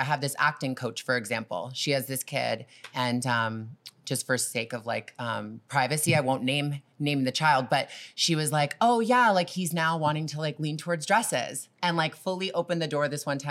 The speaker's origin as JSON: {"language": "English", "town": "Toronto", "region": "Ontario", "country": "Canada", "said": "that was really like a lot for me because I was coming from Toronto."}